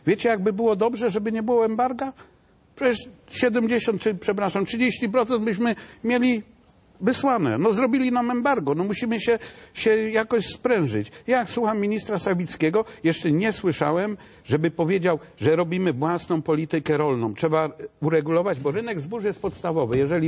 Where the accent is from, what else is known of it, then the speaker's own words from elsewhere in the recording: Greater Poland Voivodeship, Poland; Ja pochodzę z rejonu, gdzie gospodarstwa tutaj akurat są małe, kilkunastohektarowe. Południowa Wielkopolska to jest tam chyba 13 hektarów średnia.